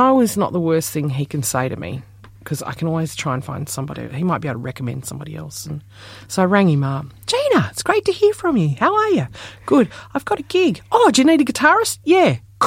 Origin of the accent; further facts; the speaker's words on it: Perth, Western Australia, Australia; I'm from Perth, Western Australia. It's one of the most isolated cities in the world. And I'm learning a language, my language, and it's a very rare language.